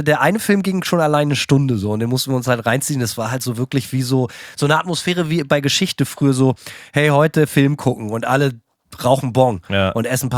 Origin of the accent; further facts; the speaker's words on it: United States; Es ist halt einfach so, ich bin Amerikaner.